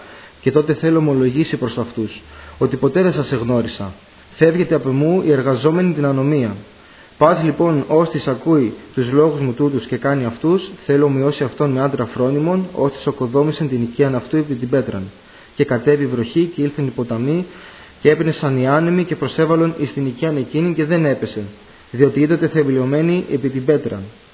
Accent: Drama, Eastern Macedonia and Thrace, Greece; όσοι είμαστε από τη Δράμα και ακούμε αυτόν τον ύμνο, κατευθείαν μας έρχεται αυτός ο αδερφός στο μυαλό

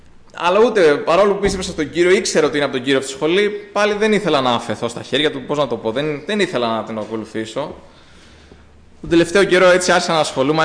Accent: Alexandroupoli, Eastern Macedonia and Thrace, Greece; Εγώ, αδέρφια, γεννήθηκα στην Αλεξανδρούπολη, όπως πολύ γνωρίζετε. Εκεί μεγάλωσα.

